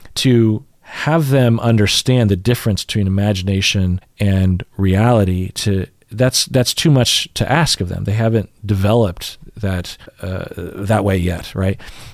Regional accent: Sammamish, Washington, United States; I grew up in Sammamish, Washington, in a house that was completely obscured by trees.

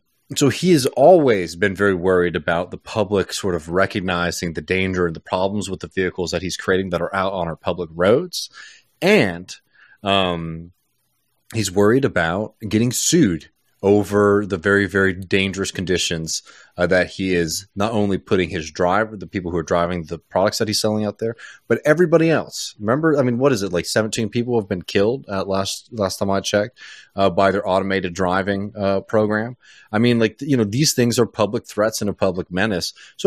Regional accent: Texas, United States; just as a Texan, I gotta say that, like, you know, Texas has like a good history of people standing up against major corporations here

